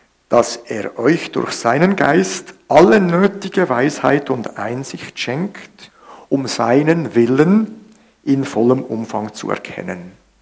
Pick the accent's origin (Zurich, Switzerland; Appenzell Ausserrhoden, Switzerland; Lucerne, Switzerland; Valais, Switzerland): Zurich, Switzerland; Zürich; Ich komme aus Zürich